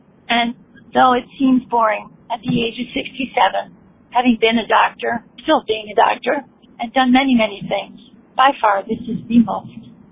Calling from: Abington, United States; I'm calling from Abington

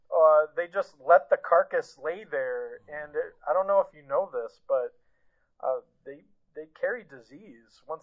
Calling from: Houston, Texas, United States; from Houston.

